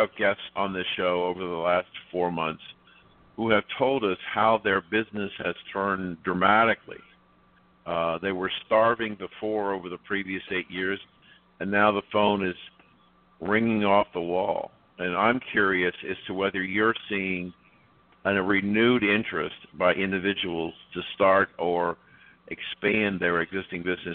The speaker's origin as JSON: {"language": "English", "region": "Florida", "country": "United States", "said": "I'm from Southwest Florida"}